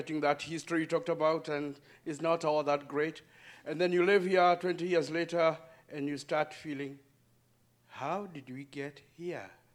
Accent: Kenya; now in United States; I was born in Kenya and grew up in Kenya, and we always read about a great America

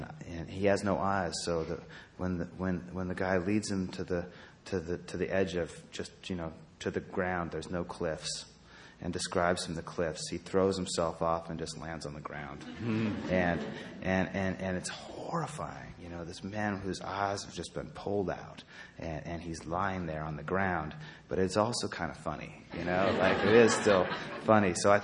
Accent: Idaho, United States; I'm from Idaho, and I have not lived there in several years, but I always thought that Idaho was my you know, if that got swept away, I don't know where I would be from.

